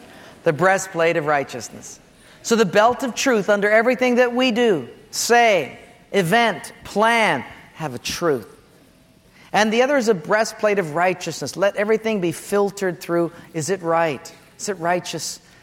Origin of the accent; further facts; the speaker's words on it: Hawaii, United States; because I'm from Hawaii and I've got Japanese ancestry, you eat rice correctly.